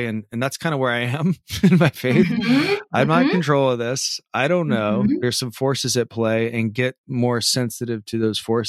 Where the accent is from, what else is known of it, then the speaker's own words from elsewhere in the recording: Atlanta, Georgia, United States; Yeah, I'm from Atlanta.